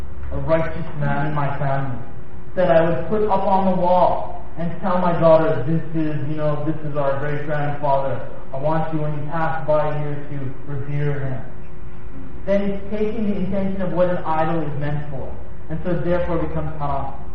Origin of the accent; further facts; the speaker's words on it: Winnipeg, Manitoba, Canada; we grew up in Hicktown, Winnipeg, where we were the only black kids in school